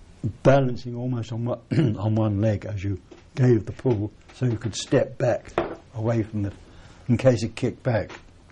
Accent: London, United Kingdom; accent: Cockney; because he found my Cockney accent a bit difficult to pick up on the end.

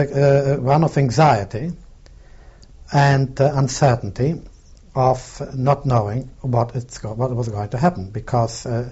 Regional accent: Poland; first of all, in Poland, there were not many cars about. In my hometown, there were very, very few cars.

